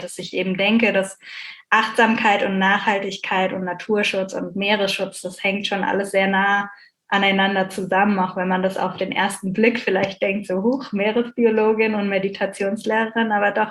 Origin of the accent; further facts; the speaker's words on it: Bucaramanga, Santander, Colombia; Aber bei uns in Bucaramanga habe ich nichts gefunden.